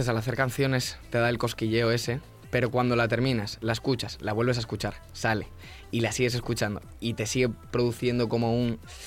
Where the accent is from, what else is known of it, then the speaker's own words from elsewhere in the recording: Galicia, Spain; Mira que yo soy de las Rías Bajas, pero... Rías Baixas.